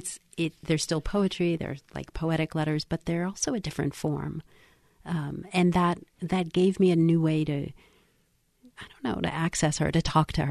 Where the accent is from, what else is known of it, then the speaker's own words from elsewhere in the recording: New York, United States; And I'm a New Yorker, and so I don't believe easily